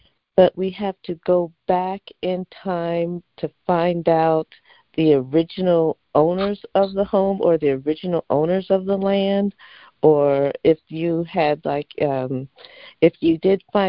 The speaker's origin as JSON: {"language": "English", "region": "Ohio", "country": "United States", "said": "I'm from Ohio."}